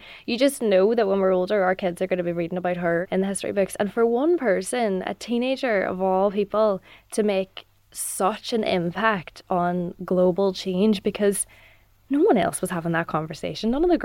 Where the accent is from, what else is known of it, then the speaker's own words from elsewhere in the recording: Lifford, County Donegal, Ireland; I'm from Lufford, right on the border, of course